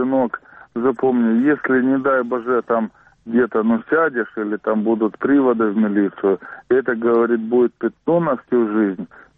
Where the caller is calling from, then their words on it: Kyiv, Ukraine; город Київ, беспокоїт вас.